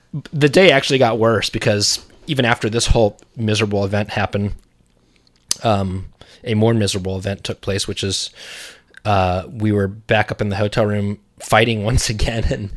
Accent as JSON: {"language": "English", "town": "Virginia Beach", "region": "Virginia", "country": "United States", "tie": "born or raised there", "said": "I grew up in Virginia Beach, but this was in Nag's Head."}